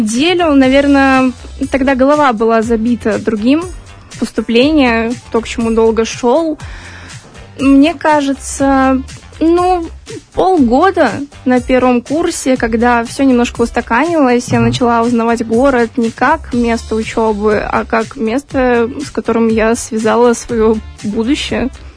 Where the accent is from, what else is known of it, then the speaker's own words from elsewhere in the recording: Gomel, Gomel Region, Belarus; Ну, все-таки я сама из Гомеля.